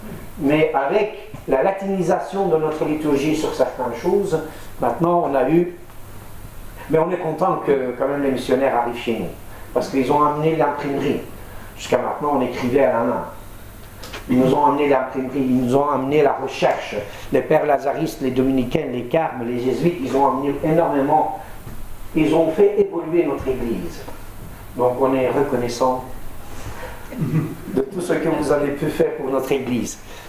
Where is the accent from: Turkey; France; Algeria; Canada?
Turkey; Mardin; French is a second language; Moi, mes parents, ils viennent de Hakai. Je viens de Turabdin, la montagne des serviteurs de Dieu, qu'on appelle, où c'est le centre aujourd'hui de l'église syriaque orthodoxe. Je suis né là-bas, mais mes parents viennent encore de plus loin, de Hakai.